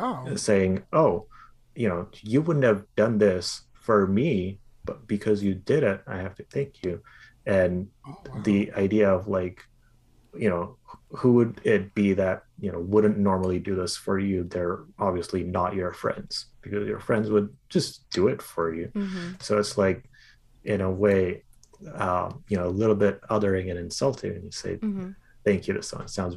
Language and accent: English; India; now in Canada; growing up in India to not think too much of like saying the words to mean thank you. But that changed drastically when I moved to Canada